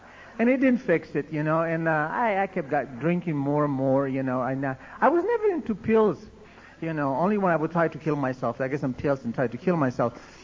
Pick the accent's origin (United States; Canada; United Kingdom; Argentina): Argentina; I'm a gaucho from Argentina. I was born on a horse, senor, you know.